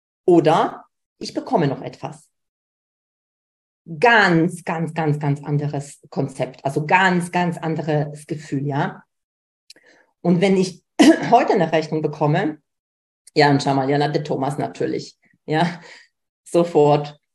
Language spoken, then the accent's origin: German; Poland; Ich komme aus Polen, wenig Geld.